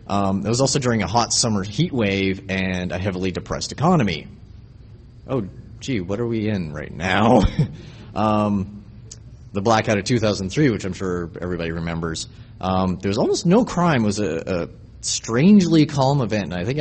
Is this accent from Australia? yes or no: no; Canada; you know, because I'm from Canada, I'm used to the frozen north